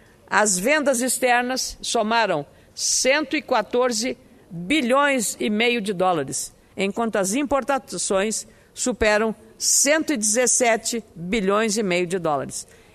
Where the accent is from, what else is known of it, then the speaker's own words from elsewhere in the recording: Rio Grande do Sul, Brazil; não só como gaúcho